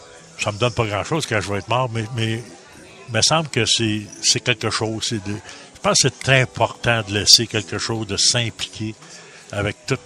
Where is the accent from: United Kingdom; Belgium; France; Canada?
Canada; Quebec; Je viens de l'Abitibi, de l'Andrienne, un village d'Andrienne.